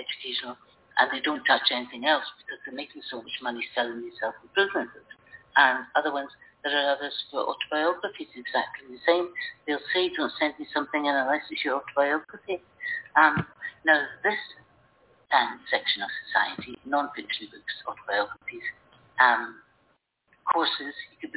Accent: Scotland, United Kingdom; I'm Scottish. You know, we were persecuted by the English for years and still are.

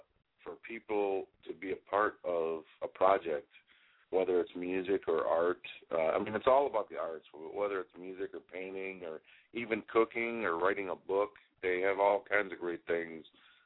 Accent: Chicago, Illinois, United States; I grew up in Chicago, started playing music as a kid, and got into the blues scene when I was about 18 years old in Chicago.

